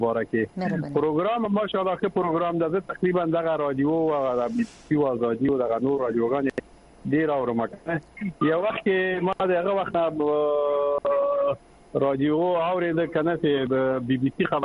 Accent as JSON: {"language": "Persian", "country": "Afghanistan", "said": "شما افغان هستیم از افغانستان هستیم"}